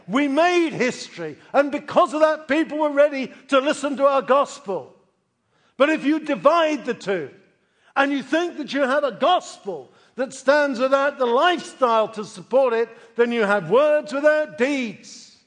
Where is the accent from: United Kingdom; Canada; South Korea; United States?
United Kingdom; But it's my language. And as a Brit, I want to make that point very clear.